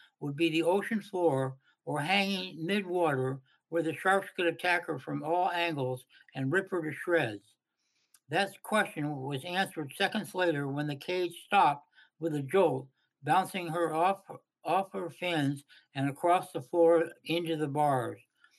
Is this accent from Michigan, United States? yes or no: no; La Jolla, California, United States; In my preface, that I grew up in La Jolla and down in Southern California. And I grew up about a block from the beach.